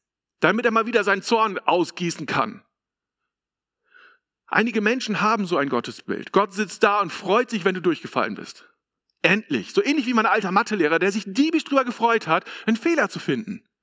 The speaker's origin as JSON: {"language": "German", "region": "Lower Saxony", "country": "Germany", "said": "ich komme aus Ostfriesland"}